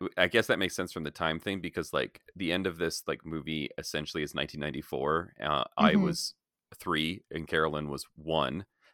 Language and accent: English; Canada; Me neither. Is that because we're Canadian?